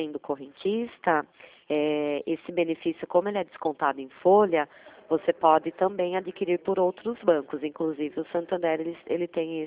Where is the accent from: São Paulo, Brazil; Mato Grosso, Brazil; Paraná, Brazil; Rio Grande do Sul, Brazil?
São Paulo, Brazil; Itu; eu sou da cidade de Itu